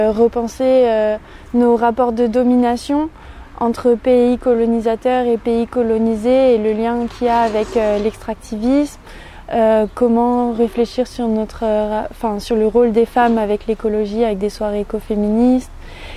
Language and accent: French; Angola; now in Grenoble, France; Je vis à Grenoble et je suis étudiante en droit. Je suis congolaise, angolaise aussi.